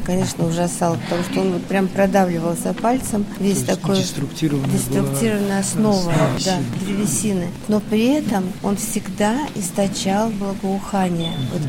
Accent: Krasnodar, Krasnodar Krai, Russia; Из Краснодара, да.

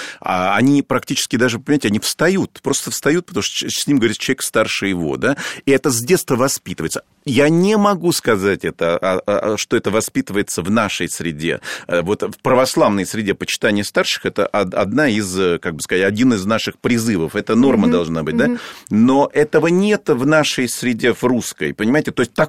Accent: Moscow, Russia; Я вам честное слово скажу, что я в Москве, я москвич, я всю жизнь прожил здесь

